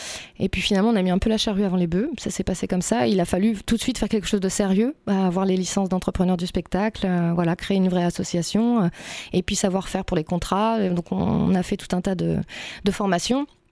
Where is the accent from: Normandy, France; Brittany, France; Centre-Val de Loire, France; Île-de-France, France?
Centre-Val de Loire, France; Château-la-Vallière; je suis aussi de Château-Lavalière